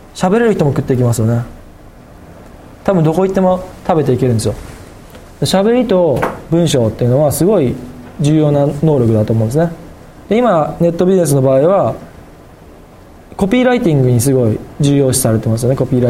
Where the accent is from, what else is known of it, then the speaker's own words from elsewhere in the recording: Kochi, Japan; accent: Tosa dialect; でも高知県人ですから、土佐弁が出るんですよね。